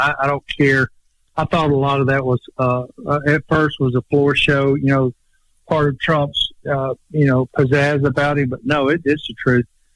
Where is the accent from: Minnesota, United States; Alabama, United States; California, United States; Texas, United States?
Alabama, United States; I want to go on offense because I know I'm from Alabama and I understand football